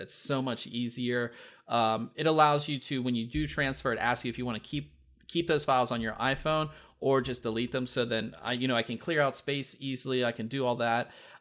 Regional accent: Pittsburgh, Pennsylvania, United States; This one is black and gold, which I'm from Pittsburgh

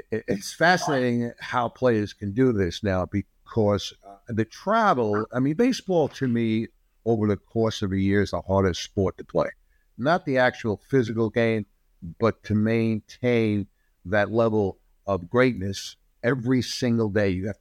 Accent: Brooklyn, New York, United States; And you know, growing up in Brooklyn, you know, we didn't have much. I mean, we had 5 people living in a 3-room apartment

